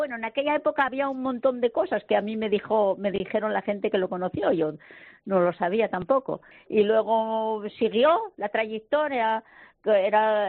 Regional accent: Mieres, Asturias, Spain; moved away; yo no soy de aquí, soy de Mieres, pero llevo 51 años aquí, con lo cual ya soy de aquí.

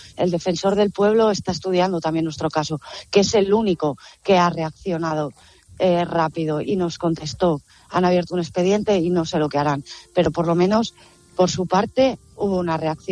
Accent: Spain; una ciudadana española, porque soy española

